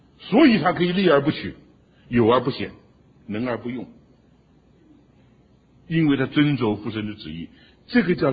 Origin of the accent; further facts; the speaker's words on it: China; 强取，我们中国人就说巧取什么豪夺